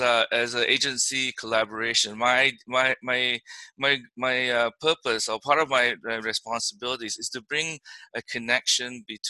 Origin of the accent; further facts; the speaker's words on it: Canada; We're Canadian, right?